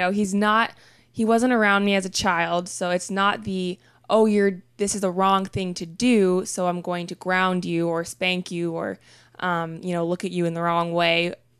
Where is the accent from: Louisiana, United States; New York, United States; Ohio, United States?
Ohio, United States; Xenia; I grew up in Xenia, Ohio, and I went to Xenia Christian, and no one in my high school ever did triathlon.